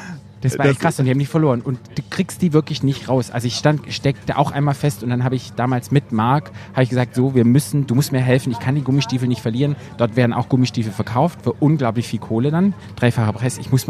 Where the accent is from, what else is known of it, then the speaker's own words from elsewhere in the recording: Berlin, Germany; ich komme aus Berlin.